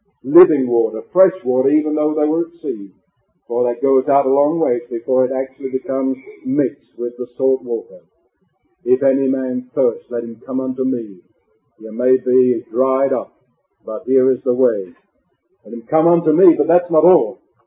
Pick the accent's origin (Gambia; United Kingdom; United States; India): United Kingdom; England; I was born and brought up near the River Thames in England.